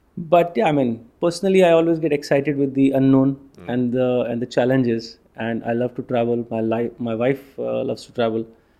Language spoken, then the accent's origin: English; India; So yeah, I'm an Indian by nationality, and I've been with Mondelez for more than 19 years.